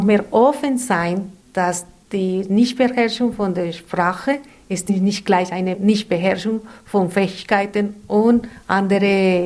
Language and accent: German; Colombia; German is a second language; bei uns in Kolumbien ist mehr Schule und nur am Schluss Praktikum.